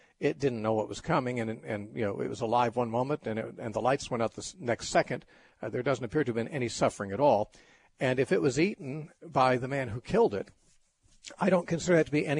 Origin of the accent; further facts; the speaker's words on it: Los Angeles, California, United States; I was raised in Los Angeles area, and we just didn't hunt and we didn't farm.